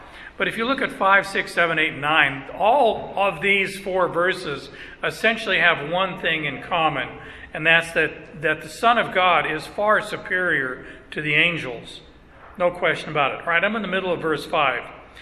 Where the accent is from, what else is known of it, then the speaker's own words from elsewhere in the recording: Arizona, United States; I grew up in Arizona. I saw it snow one time.